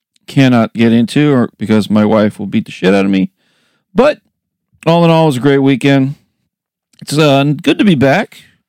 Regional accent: United States; It really kind of upsets me as an American.

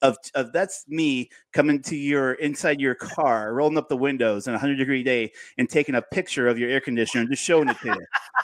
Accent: Indiana, United States; And now I know that when I was in high school, and I'm from Indiana, Northwest Indiana, we used to go cow tipping.

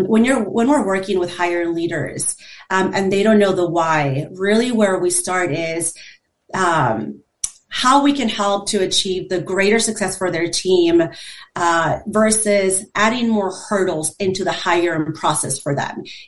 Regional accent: Midwest, United States; also born or lived in Peru; So originally from Peru, I grew up in the Midwest.

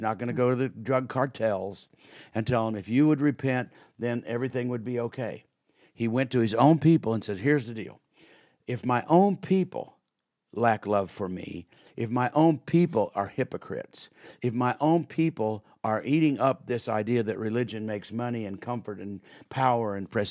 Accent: Kansas, United States; I grew up in Kansas, western Kansas, get out of Dodge.

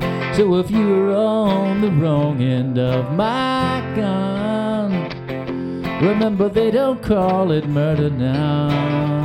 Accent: Owensboro, Kentucky, United States; I grew up in Owensboro, Kentucky. My family roots are in Ohio County, Rosine, home place of … I'm very proud to say.

